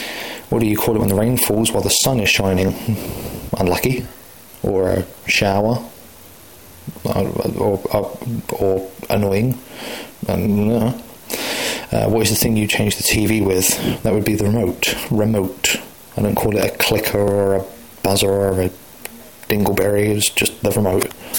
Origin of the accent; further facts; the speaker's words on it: England, United Kingdom; I feel like I'm at an advantage seeing as I am English.